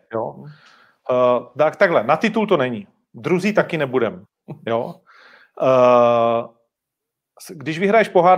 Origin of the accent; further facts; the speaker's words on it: Moravia, Czechia; I když jako Moravák to Brnu nepřeju